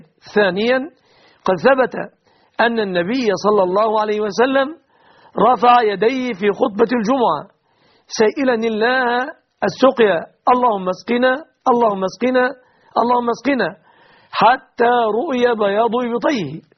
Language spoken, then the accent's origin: Arabic; Egypt; في بلادنا مصر